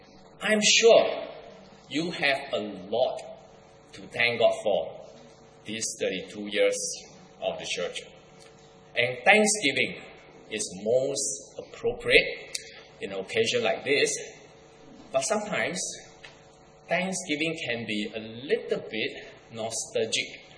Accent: Singapore; accent: Singlish; I am originally from Singapore, and my wife too.

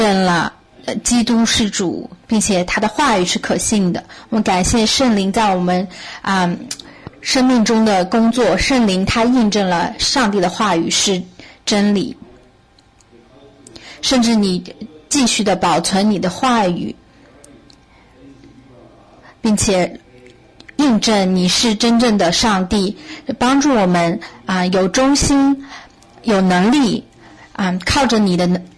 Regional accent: Ireland; Chinese is a second language; 希望你们可以啊听得懂我的口音，因为我是爱尔兰人。

